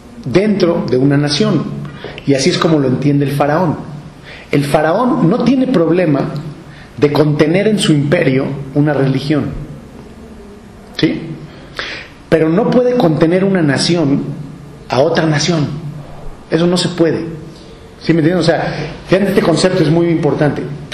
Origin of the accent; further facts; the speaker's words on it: Mexico; Yo voy aquí con mi parche de México, ¿sí? Y entonces estás, ¿por qué estás con México? Soy nacionalidad mexicana.